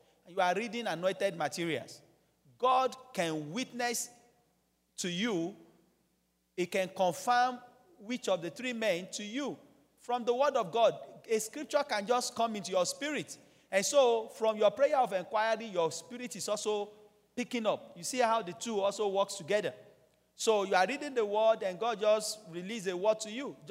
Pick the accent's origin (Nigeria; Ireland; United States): Nigeria; Ilorin, Kwara; Coincidentally, I was born and raised in Ilorin, so I understand that very well.